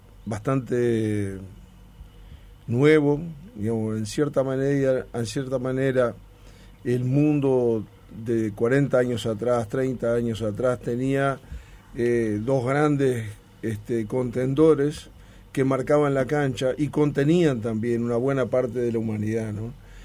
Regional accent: Uruguay; una sociedad como la uruguaya, que todavía seguimos siendo relativamente tranquilos con respecto al entorno

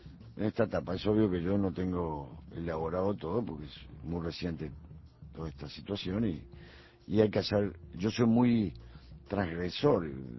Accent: Montevideo, Uruguay; Pero si yo lo sufrí también. Soy ciudadano de Montevideo.

